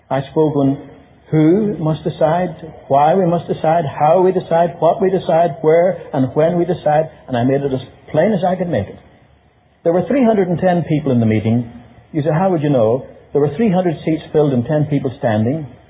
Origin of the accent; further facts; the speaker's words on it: Ireland; now in Los Angeles, United States; I'm from Ireland